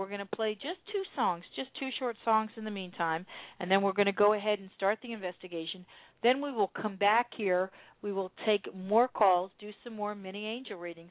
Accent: New Jersey, United States; I'm from New Jersey, and New York is underwater.

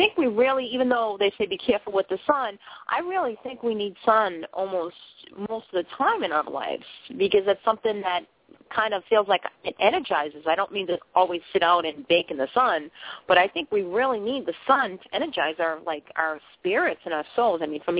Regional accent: Boston, Massachusetts, United States; now in Maine, United States; I'm originally from Boston, but I moved up to Maine

